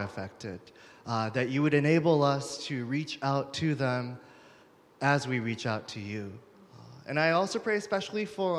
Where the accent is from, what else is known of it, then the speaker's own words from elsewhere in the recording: Tokyo, Japan; moved away as an adult; now in Massachusetts, United States; I'm originally from Tokyo, Japan. But 18 years ago, I was thinking the other day, was when I first came to Massachusetts as an international student. And then I kind of stuck around.